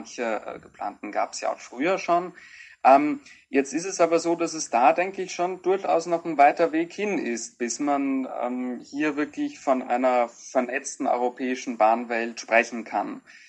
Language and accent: German; Austria; nicht nur in meinem Heimatland Österreich unterwegs bin, sondern eben auch in Deutschland und der Schweiz